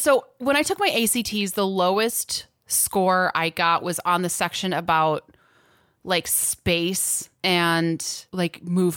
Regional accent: Midwest, United States; because I'm from the Midwest.

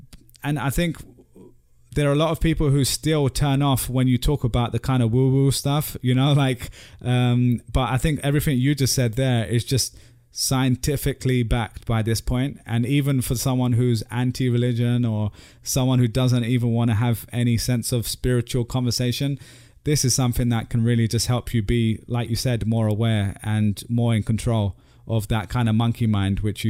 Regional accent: London, United Kingdom; this was me growing up in London

